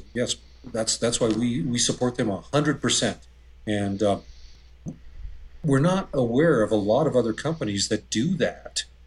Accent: Arvada, Colorado, United States; also born or lived in Wheat Ridge; Well, I am a native of Colorado. I grew up, I was born in Wheat Ridge at Lutheran Hospital, and I grew up in Arvada, went to Pomona High School in Arvada

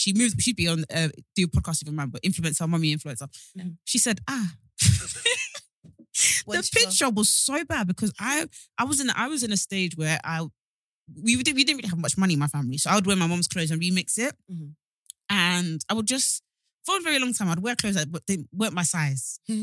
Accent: Nigeria; I'm a Yoruba, I'm Nigerian.

